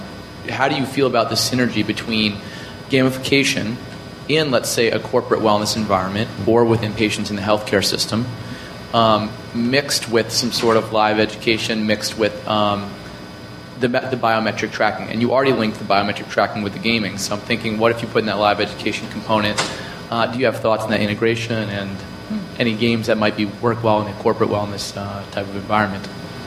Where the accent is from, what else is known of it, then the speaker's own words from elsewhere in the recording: Atlanta, Georgia, United States; from Atlanta